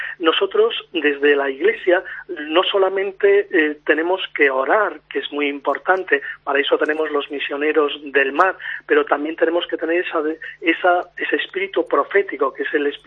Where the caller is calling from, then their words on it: A Coruña, Galicia, Spain; Yo hablo desde La Coruña.